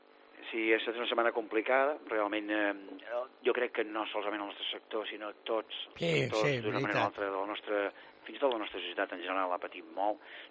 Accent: Girona, Catalonia, Spain; com a gironins i empresaris, o com a empresaris gironins, com li vulguis dir, ens tornem a aixecar

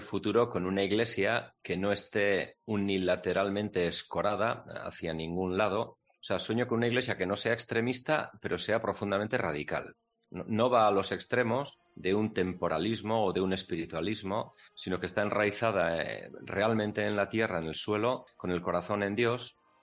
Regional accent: Navarre, Spain; Y como yo hablo euskera y soy de una zona manifiestamente, culturalmente muy vasca, en lo cultural, pues en Pamplona era otro bicho raro.

